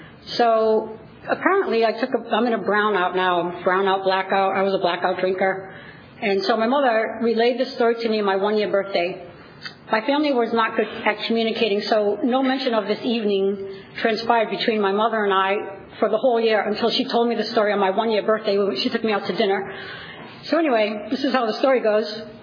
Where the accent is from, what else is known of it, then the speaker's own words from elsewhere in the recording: East Coast, United States; I grew up on the East Coast. It was just super fun.